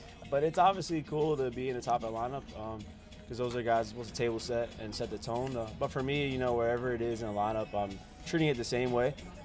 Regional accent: New York City, New York, United States; Yeah, there's a love growing up in New York City, but from a baseball aspect, it was very tough.

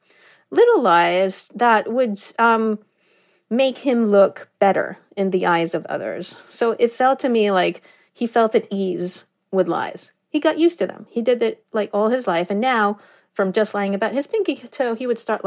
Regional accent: Southern District, Israel; I grew up in the Negev Desert in Israel. It's very hot.

